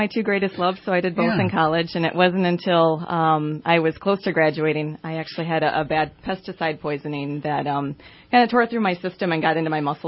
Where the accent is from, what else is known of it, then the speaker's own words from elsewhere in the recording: Michigan, United States; the area that I grew up in Northern Michigan has a longstanding land trust there called Little Traverse Conservancy